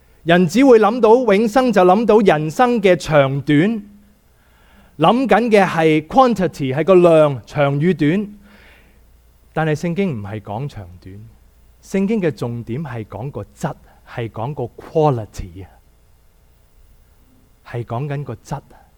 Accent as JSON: {"language": "Cantonese", "country": "Hong Kong", "tie": "born or raised there", "said": "我细个经过搭11号巴士，香港一定经过大坑道有个虎豹别墅"}